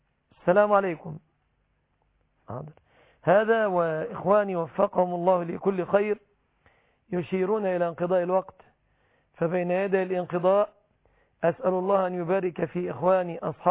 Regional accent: Egypt; أن يحفظ بلادنا مصر

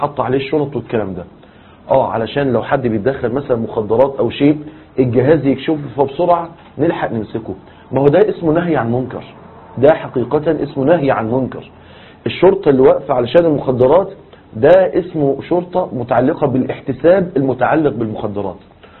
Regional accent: Egypt; احنا عندنا في مصر

